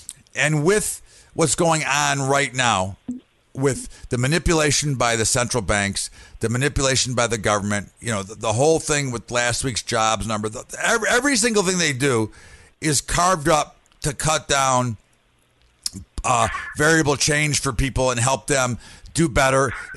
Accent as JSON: {"language": "English", "country": "United States", "said": "this is always a thing that really bothers me as an American"}